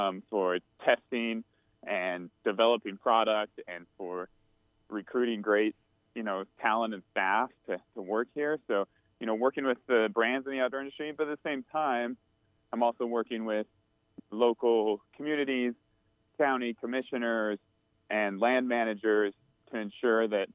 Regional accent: Utah, United States; Well, I am a Utah native. I was born and raised in Cache Valley and grew up in the ski industry.

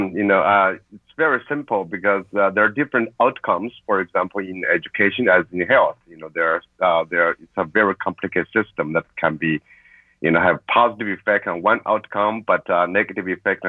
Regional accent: China; Because I was born and raised in China, I saw the impact of test scores, testing systems.

